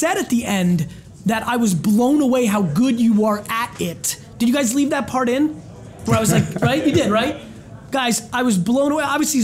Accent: New York, United States; Like the first person I ever heard say "Holy cow!" because I grew up in New York.

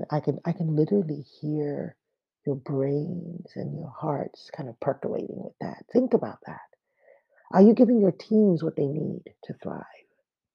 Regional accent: Nigeria; I grew up in Nigeria, where electricity is not taken for granted

